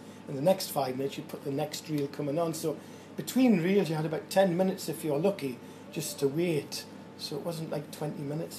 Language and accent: English; Newcastle upon Tyne, North East England, United Kingdom; I know when I first came from Newcastle, I was trained at Newcastle, you might guess by my accent, I don't know.